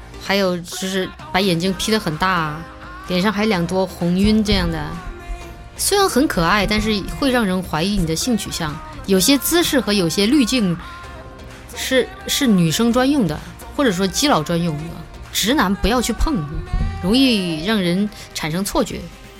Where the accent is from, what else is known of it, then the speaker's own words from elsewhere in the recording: Guangdong, China; 我也是广东人，所以我们是老乡